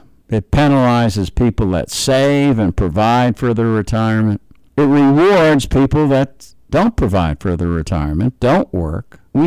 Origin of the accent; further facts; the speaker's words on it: New York, United States; I'm from New York. I understand what that means.